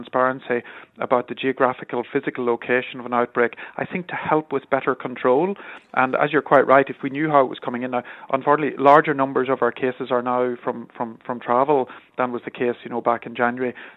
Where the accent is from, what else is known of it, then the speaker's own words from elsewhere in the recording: Monaghan, Ulster, Ireland; I'm from Monaghan, as you know, Monaghan's relatively low